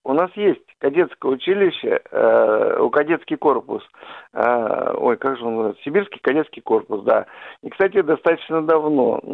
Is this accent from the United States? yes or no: no; Novosibirsk, Novosibirsk Oblast, Russia; Я, кстати, из Новосибирска